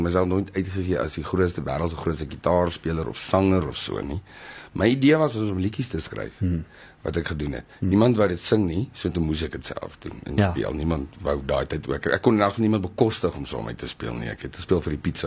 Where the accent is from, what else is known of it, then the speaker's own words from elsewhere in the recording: Free State, South Africa; accent: Free State; ek klink net vir my funny, want ek kom van die Vrystaat af, so ek het die accent